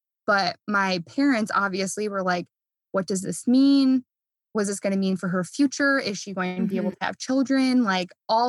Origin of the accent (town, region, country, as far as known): Midwest, United States; born or raised there